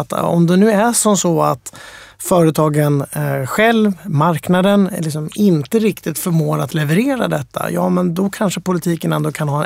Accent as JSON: {"language": "Swedish", "country": "Sweden", "said": "Liksom, jag tycker för mig som svensk var det lite intressant."}